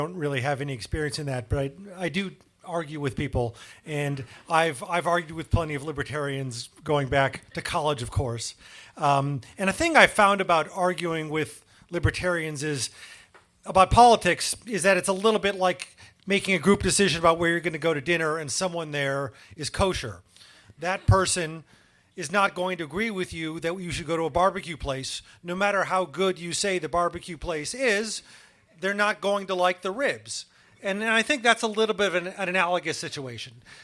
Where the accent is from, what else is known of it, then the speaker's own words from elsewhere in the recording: Michigan, United States; leading to the kind of ripple effect that would have brought down my home state, Michigan, northern Ohio, Indiana, parts of Illinois.